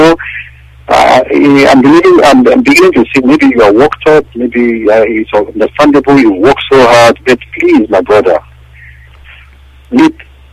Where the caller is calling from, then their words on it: Norway; I'm calling from Norway.